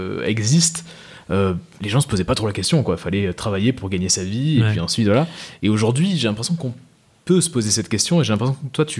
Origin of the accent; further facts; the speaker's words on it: Toulouse, Occitanie, France; now in Paris, France; je suis pas du tout parisien, je suis toulousain.